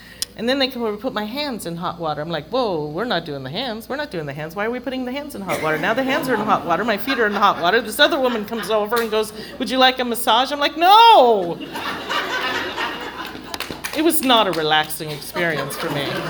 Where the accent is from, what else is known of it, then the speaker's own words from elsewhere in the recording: London, United Kingdom; Now, I grew up in London, right? We don't wear flip-flops or Birkenstocks. It's too cold.